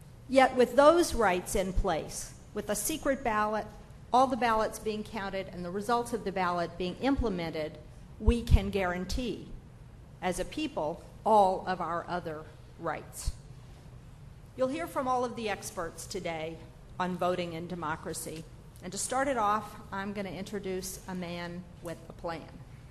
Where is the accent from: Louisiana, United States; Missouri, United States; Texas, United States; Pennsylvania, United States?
Louisiana, United States; I certainly thought that as I was growing up in Louisiana, that there really was one person, one vote.